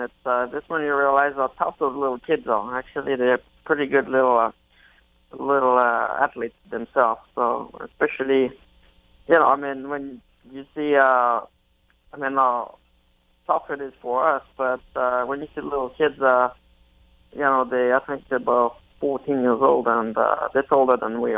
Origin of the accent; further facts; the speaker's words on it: Lyon, Auvergne-Rhône-Alpes, France; I'm from Lyon, just a little bit outside Lyon as well.